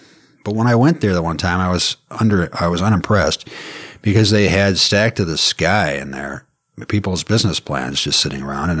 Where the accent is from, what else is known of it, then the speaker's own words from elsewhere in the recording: Minneapolis, Minnesota, United States; About a mile west of Lake Nokomis in South Minneapolis, Minnesota.